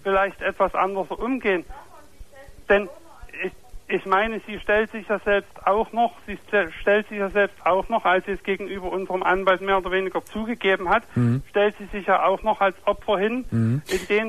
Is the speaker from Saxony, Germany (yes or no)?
yes; Bernsdorf, Saxony, Germany; born or raised there; also born or lived in Großenhain